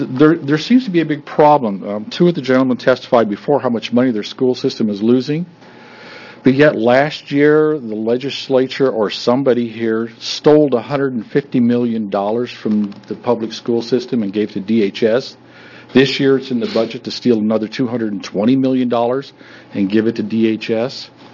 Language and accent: English; Oregon, United States; I'm from Linn County. Although this is a new concept in the state of Oregon, I came from a basically charter school 50 years ago. It's a small country school.